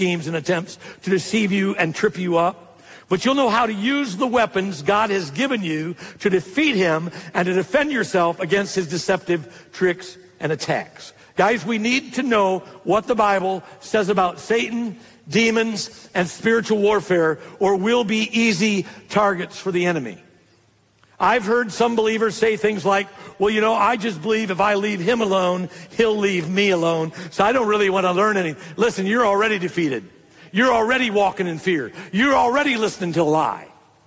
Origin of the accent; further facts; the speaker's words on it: Ohio, United States; Having been born and raised in Ohio, you guys know I'm a Packer fan, pro football, but I am a Buckeye fan when it comes to college football, all right?